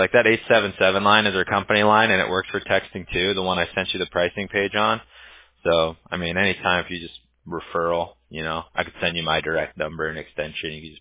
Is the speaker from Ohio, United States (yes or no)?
no; Huntington Beach, California, United States; Sorry about the pronunciation. I'm from California. I'm from Huntington Beach, so I had to train myself to stop calling people bro.